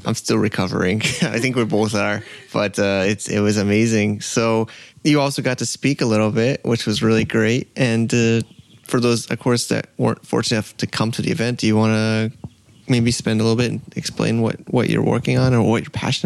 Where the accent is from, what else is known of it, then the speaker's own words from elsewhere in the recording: United States; now in China; yeah, I'm an American, of course, but I'm an American that's been here 8 years and have my like life is here.